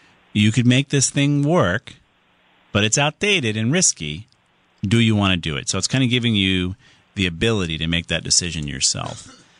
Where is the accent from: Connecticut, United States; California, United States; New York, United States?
Connecticut, United States; Southington; let's go on to Joe in Southington, my hometown.